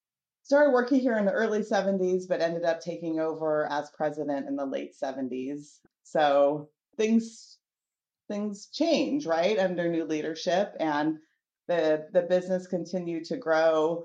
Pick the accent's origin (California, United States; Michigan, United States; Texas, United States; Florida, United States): California, United States; Sacramento; we all were born and raised in Sacramento, went to McClatchy High School, stayed in the Southland Park, Land Park area all through my teens and into my 20s.